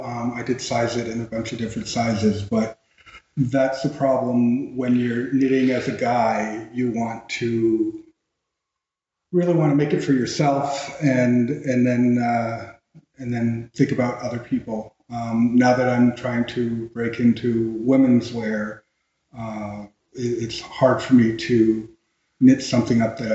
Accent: Canada; Yes, I'm Canadian.

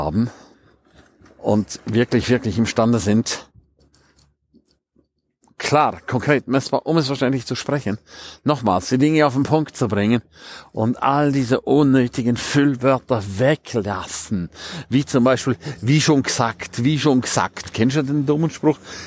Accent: Switzerland; Ich bin auch Ausländer, ich bin Schweizer.

